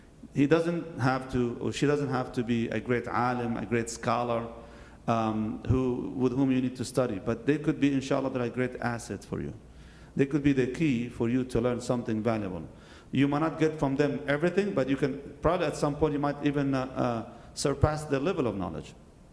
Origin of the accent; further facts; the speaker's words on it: Kuwait; I was born and raised in Kuwait, alhamdulillah, conservative community